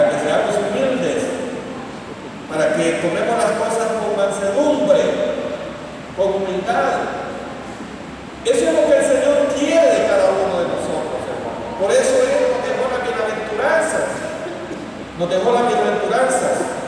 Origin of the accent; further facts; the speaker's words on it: Honduras; Nosotros somos catrachos